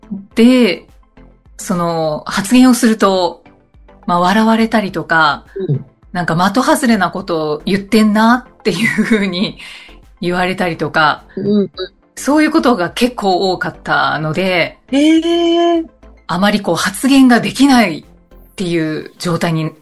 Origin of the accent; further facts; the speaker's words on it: Kyushu, Japan; now in Tokyo, Japan; 実家を出て、はい、実家がある九州から東京に上京して